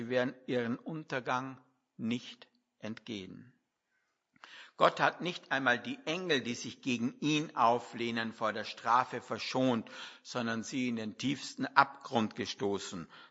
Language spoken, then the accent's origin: German; Villach, Carinthia, Austria; Angriff in Villach, bin ich aufgewachsen in Villach.